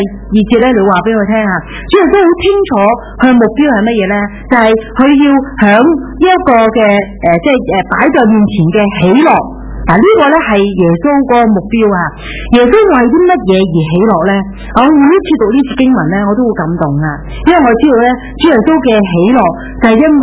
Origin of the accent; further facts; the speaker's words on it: Hong Kong; 如果我们只是说我们香港什么核心价值，我们香港人的什么精神呢